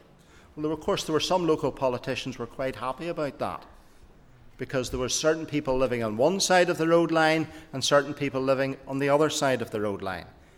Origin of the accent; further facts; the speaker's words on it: Greenisland, Northern Ireland, United Kingdom; I was brought up in Green Island, County Antrim, by parents who, due, I suspect, to the influence of their great friends, Vivian Simpson and his wife, were Labour supporters.